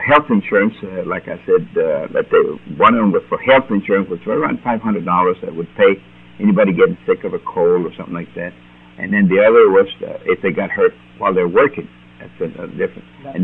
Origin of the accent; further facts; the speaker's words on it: Alice, Texas, United States; I grew up in Alice and graduated from high school there in 1944.